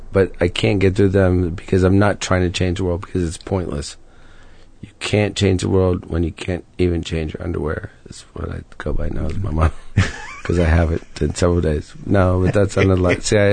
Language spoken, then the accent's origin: English; Ohio, United States; Guys go to concerts when I grew up in Ohio